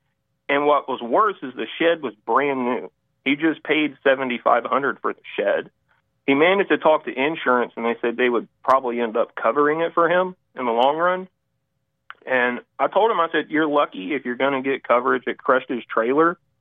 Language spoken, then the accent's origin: English; Pickens, South Carolina, United States; I'm from Pickens, South Carolina.